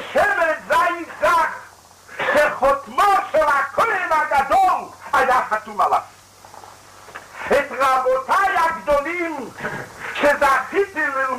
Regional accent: Jerusalem, Jerusalem District, Israel; born or raised there

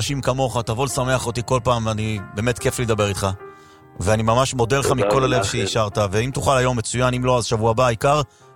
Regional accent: Jerusalem, Jerusalem District, Israel; גדלנו יחד בבית וגן

